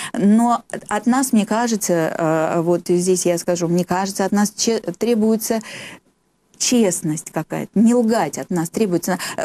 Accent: Novosibirsk, Novosibirsk Oblast, Russia; И вот это тоже мой такой родной город и родная церковь. Угу. Там, как член церкви, я родилась в Новосибирске.

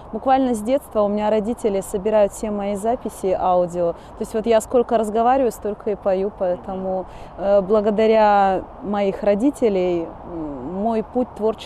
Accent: Far East, Russia; born there; also born or lived in Kirov Oblast; так как я родилась на Дальнем Востоке.

